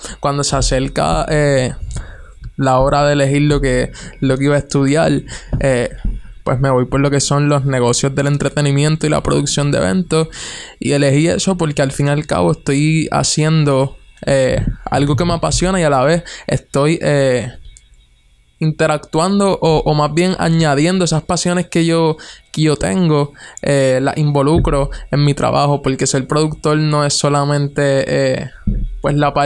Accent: Barceloneta, Puerto Rico; Pues tengo 18 años y soy de Barceloneta, Puerto Rico.

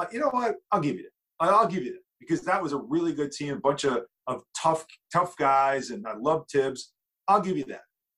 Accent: New York, United States; born there; And I said, well, I was born on Long Island. I'm rooting for the Islanders.

